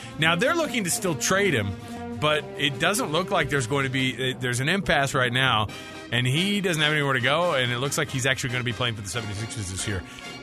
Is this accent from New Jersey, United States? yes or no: no; Austin, Texas, United States; born there; We were a Longhorn family. I was born in Austin, man.